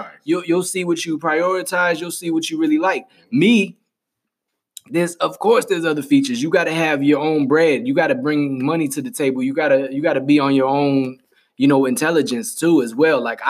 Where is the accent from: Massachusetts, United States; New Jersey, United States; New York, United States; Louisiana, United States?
Massachusetts, United States; Boston; like I grew up in Boston, in the city.